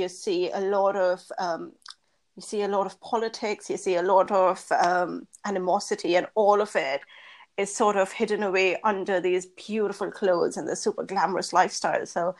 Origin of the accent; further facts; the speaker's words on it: New Delhi, Delhi, India; I grew up in New Delhi